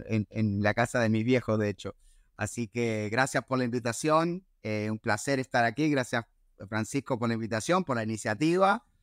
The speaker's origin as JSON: {"language": "Spanish", "country": "Uruguay", "said": "soy uruguayo, por eso estoy acá en la casa de mi viejo, visitando a mis viejos por las fiestas y trabajando un poco remoto."}